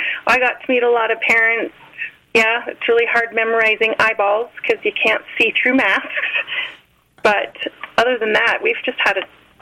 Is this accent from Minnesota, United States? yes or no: no; Utah, United States; Well, I'm originally from Utah County, and so my family's up there